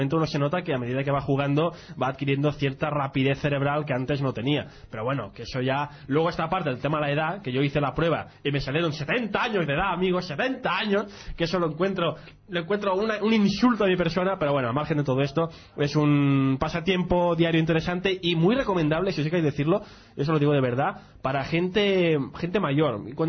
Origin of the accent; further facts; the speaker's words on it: Catalonia, Spain; que soy catalán, además soy de aquí